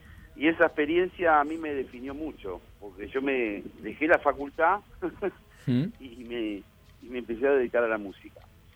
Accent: Argentina; Como argentino, sobre todo los segundos tiempos.

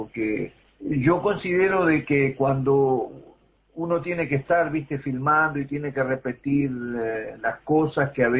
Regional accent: Paysandú, Uruguay; me parece también para Paysandú, de donde yo vengo, bueno, me parece importante también que en Paysandú se muestre la película, ¿no?

